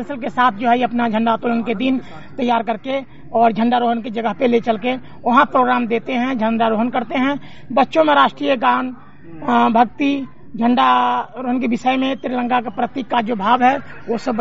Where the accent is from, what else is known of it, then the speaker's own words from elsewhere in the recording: Samastipur, Bihar, India; now in Delhi, India; Bihar Samastipur